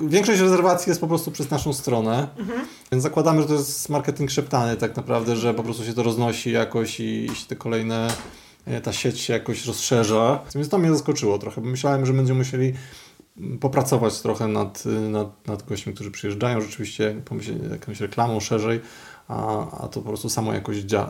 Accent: Świętokrzyskie Voivodeship, Poland; ja jestem ze świętokrzyskiej wsi i pewnie dla naszej rodziny to jest porażka, że oni się wyrwali ze wsi, a my wróciliśmy na wieś.

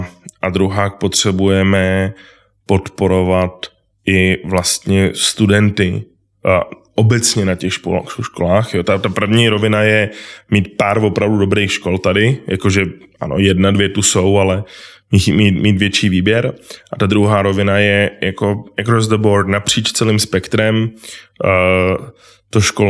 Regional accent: Prague, Czechia; now in Brno, Czechia; jsem původem z Prahy, ale v Brně žiju od roku 98, takže se spíš cítím jak Brňák.

